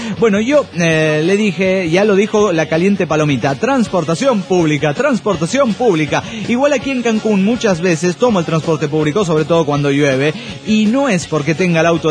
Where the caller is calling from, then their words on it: Quito, Pichincha, Ecuador; de Quito, Ecuador.